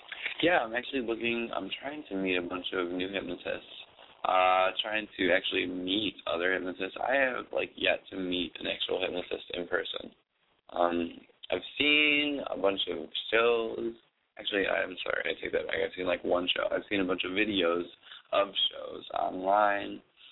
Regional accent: Buffalo, New York, United States; born there; now in New York City, United States; I like being in New York because I was born in Buffalo, so now I'm on the complete opposite side of the spectrum here

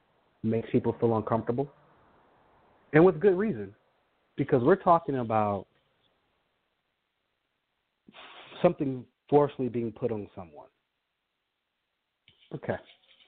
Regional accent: West Coast, United States; I'm not from the South. And although I come from the West Coast, it happens.

